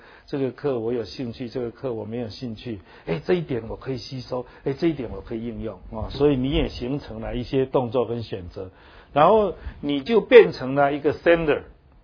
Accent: Taiwan; 那我们台湾人有一句话说，囡仔人有耳无嘴啊

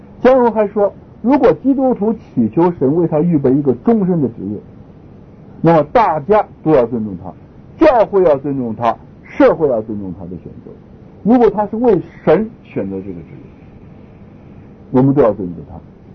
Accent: China; 我们中国人积攒财富就为这些，积攒财富就为了子女

